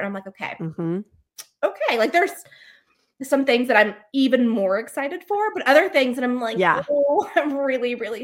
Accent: the South, United States; accent: Southern; And I think my Southern accent won her over, like throwing a couple, like, y'all, and like, whatever.

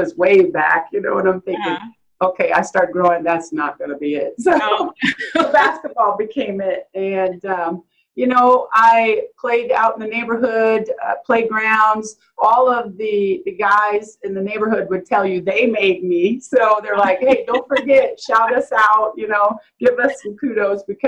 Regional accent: Waterloo, Iowa, United States; I was born and raised in Waterloo, Iowa. I'm a Midwest girl, country girl.

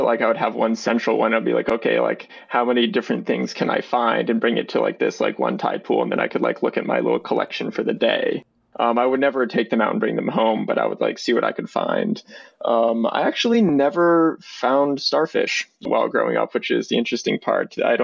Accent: Topsham, Maine, United States; I grew up in Topsom, Maine, about 30 minutes north of Portland.

